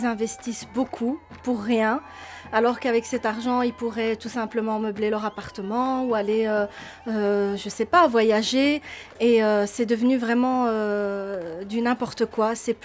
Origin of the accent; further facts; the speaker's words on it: Morocco; j'ai 33 ans et je suis marocaine.